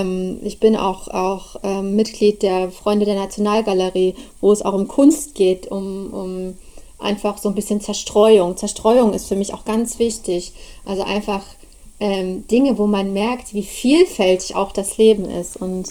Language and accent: German; Leipzig, Saxony, Germany; ich komme aus Leipzig.